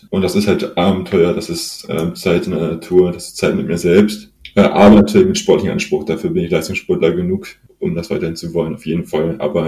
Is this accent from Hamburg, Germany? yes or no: yes; Hamburg, Germany; ich als Norddeutscher, Hamburger, ich bin halt auch nicht wirklich bergfest, 2-Meter-Typ sowieso nicht.